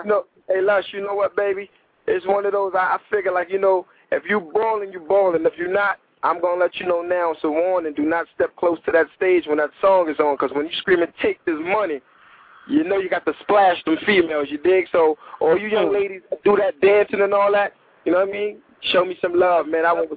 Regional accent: New York, United States; and this is just my opinion, and I'm from New York

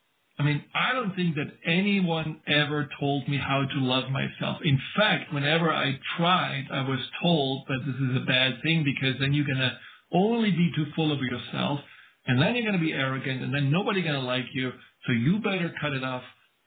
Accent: Baden-Württemberg, Germany; I grew up in the Black Forest, and you can imagine there is nothing going on there.

